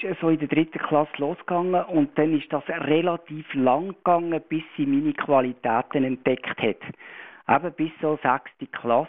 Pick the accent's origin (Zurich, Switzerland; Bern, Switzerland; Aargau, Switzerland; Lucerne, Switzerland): Bern, Switzerland; Meiringen; also ich bin in Meiringen im Berner Oberland aufgewachsen